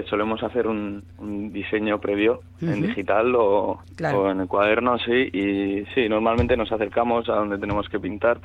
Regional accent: Pasaia, Basque Country, Spain; Sí, soy de Pasay San Pedro.

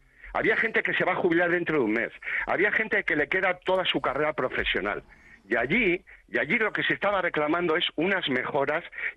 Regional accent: Basque Country, Spain; Nosotros somos de aquí, ¿eh? Somos de Euskadi, ¿eh?

